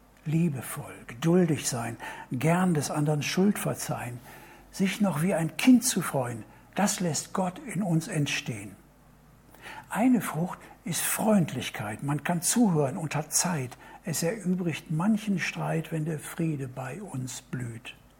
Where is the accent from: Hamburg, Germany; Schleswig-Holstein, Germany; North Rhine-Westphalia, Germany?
North Rhine-Westphalia, Germany; Duisburg; Bei uns in Duisburg fing eine Arbeit